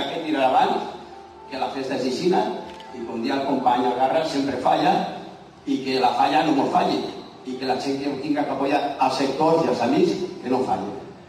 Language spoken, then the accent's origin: Spanish; Burriana, Valencian Community, Spain; Yo soy de Burriana, aunque me considere de Valencia, pero soy de Burriana.